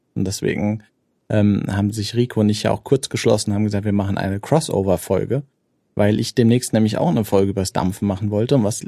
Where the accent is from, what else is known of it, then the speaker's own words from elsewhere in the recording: Frankfurt, Hesse, Germany; now in Darmstadt, Germany; ich bin etwas nördlich aus der Schweiz. Ich komme aus dem Rhein-Main-Gebiet in Deutschland, gebürtig aus Frankfurt und aber jetzt mittlerweile seit 10 Jahren Darmstädter.